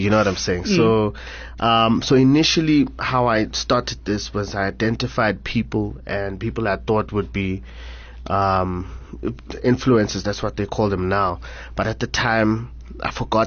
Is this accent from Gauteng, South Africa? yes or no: yes; Soweto, Gauteng, South Africa; man, is just a normal kid from the hood, born and raised in Soweto, Orlando West to be specific. Spent most of my life there. Went to school here in town